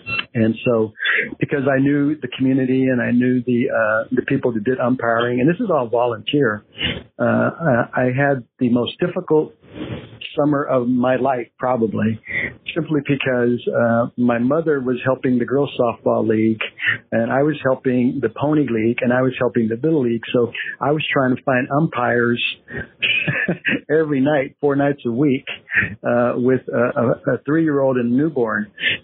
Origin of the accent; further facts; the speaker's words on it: Eloy, Arizona, United States; also born or lived in Picacho; now in California, United States; So I always told people growing up in Eloy, actually being raised in Picacho for the first 4 or 5 years of my life, and you go to Eloy and the big city is Casa Grande.